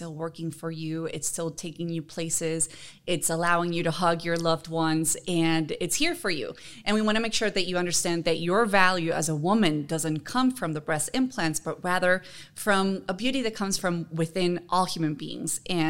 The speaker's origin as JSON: {"language": "English", "country": "Honduras", "tie": "born or raised there", "moved": "as an adult", "lives_now": "United States", "said": "And I'm originally from Honduras. I was born and raised there, but I have lived now here in the States for 20 years. I consider myself bicultural, bilingual. My dad is American. My mom is Honduran."}